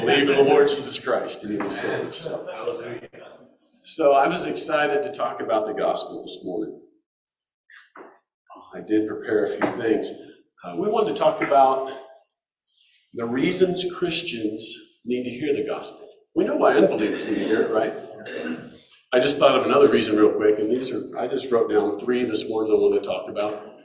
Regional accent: Bible Belt, United States; I grew up in the Bible Belt. It's not as easy back there.

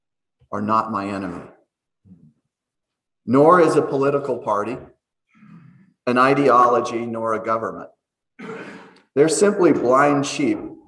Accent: Littleton, Colorado, United States; I grew up in Littleton, Colorado, and my dad owned a store, and it was a men's formal wear store called Randall's.

